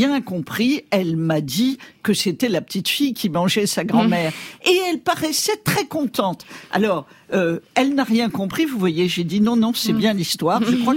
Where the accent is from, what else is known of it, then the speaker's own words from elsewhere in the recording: Bamako, Mali; born there; je suis née à Bamako, au Mali, et j'ai beaucoup voyagé, j'ai passé beaucoup de temps en Afrique